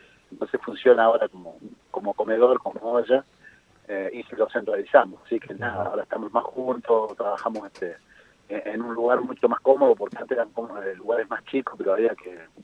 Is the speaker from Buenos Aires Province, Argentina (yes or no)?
yes; Wilde, Buenos Aires Province, Argentina; nosotros somos de Wilde, del barrio San Lorenzo.